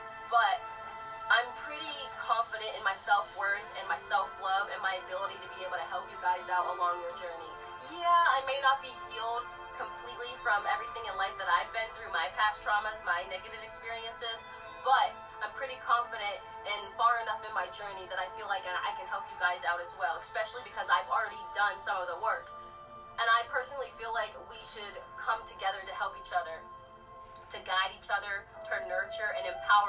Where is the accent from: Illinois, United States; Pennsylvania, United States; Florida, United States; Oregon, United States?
Pennsylvania, United States; now in Georgia, United States; Des and I took a little road trip back to my home state, Pennsylvania, to visit my friends and family